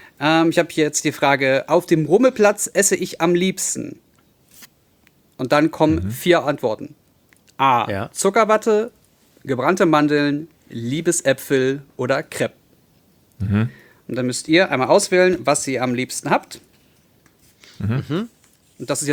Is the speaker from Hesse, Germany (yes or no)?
no; Berlin, Germany; als Berliner, der in Neukölln groß geworden ist, beziehungsweise 14 Jahre lang gelebt hat